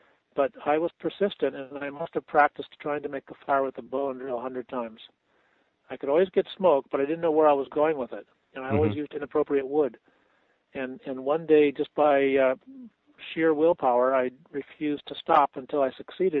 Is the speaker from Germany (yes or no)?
no; California, United States; Right. But when I was there, see, I'm from Southern California